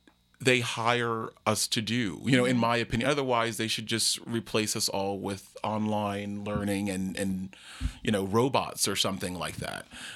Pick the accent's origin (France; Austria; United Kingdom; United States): United States; Hackensack, New Jersey; I grew up in Hackensack, New Jersey. So, you know, nearby.